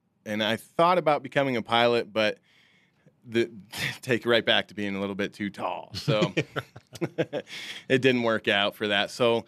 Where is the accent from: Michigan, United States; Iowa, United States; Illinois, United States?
Michigan, United States; Traverse City; I'm from Traverse City, Michigan. It's the cherry capital of the world, so we always had the Cherry Festival